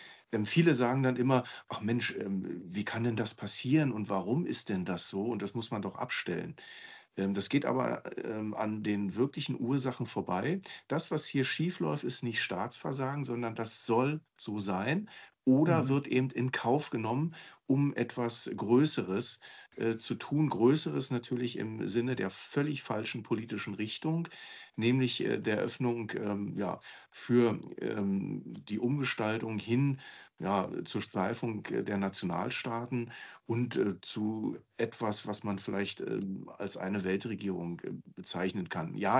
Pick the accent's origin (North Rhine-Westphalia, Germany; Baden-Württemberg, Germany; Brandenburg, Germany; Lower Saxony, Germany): Brandenburg, Germany; Aber natürlich auch hier in Brandenburg, wo ich herkomme, wo meine politische Heimat ist, wo meine auch persönliche Heimat ist